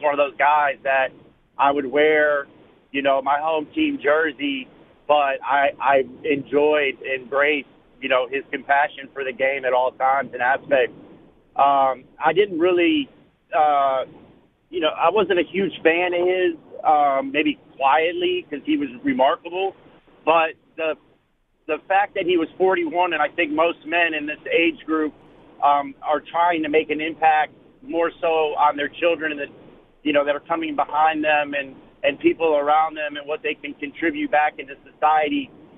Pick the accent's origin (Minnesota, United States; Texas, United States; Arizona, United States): Texas, United States; Houston; also born or lived in Detroit; I grew up in Detroit and was raised in Houston